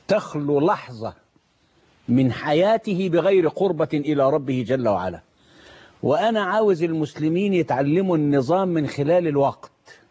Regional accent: Egypt; وأنا والله حزين جدا أن بعض الإعلاميين عندنا في مصر

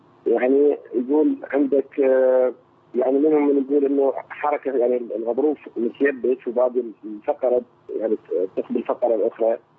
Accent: Iraq; انا من العراق سويت عمليه قبل 4 سنوات.

